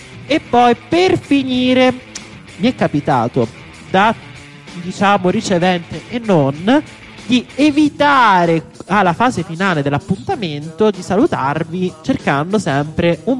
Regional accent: Lazio, Italy; Io sono laziale, quindi ogni tanto qualche sfonnone mi esce.

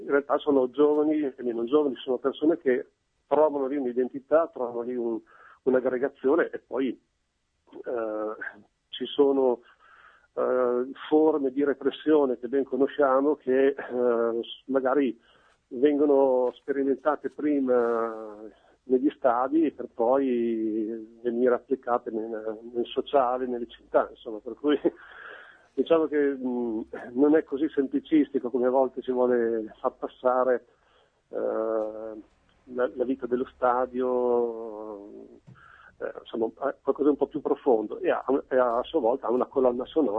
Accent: Piacenza, Emilia-Romagna, Italy; sono di Piacenza da mille generazioni

